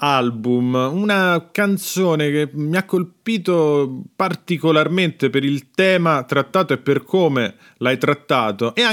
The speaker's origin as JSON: {"language": "Italian", "town": "Rome", "region": "Lazio", "country": "Italy", "accent": "Roman", "said": "perché è un pezzo in romano, per la prima volta ho cantato nel mio dialetto"}